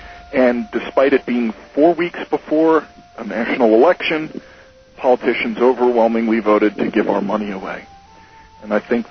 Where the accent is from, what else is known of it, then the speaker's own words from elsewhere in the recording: New York, United States; now in St. Louis, United States; I grew up in New York and moved to St. Louis.